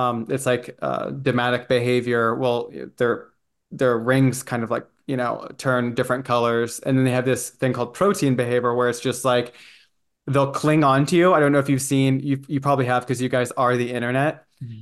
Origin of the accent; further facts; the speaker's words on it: San Antonio, Texas, United States; growing up in San Antonio, Texas, and then coming out after being afraid to tell anybody about what I was feeling